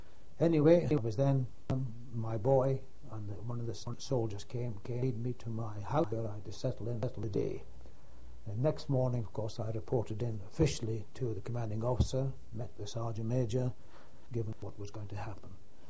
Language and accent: English; Keith, Scotland, United Kingdom; He came from Huntly, which was only 9 miles from my hometown in Keith.